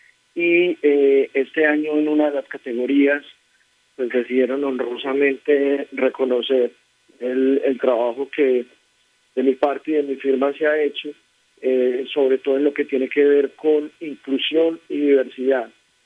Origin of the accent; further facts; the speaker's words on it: Antioquia, Colombia; Yo soy antioqueño, pero ya de todo el país, porque he tenido una oportunidad preciosa de poder ejercer mi profesión en Bogotá y recorrer diferentes partes del país.